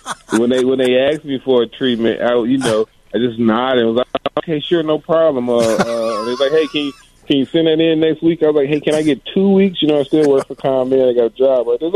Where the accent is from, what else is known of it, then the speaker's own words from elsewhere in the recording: Chicago, Illinois, United States; But I'm from Chicago, man.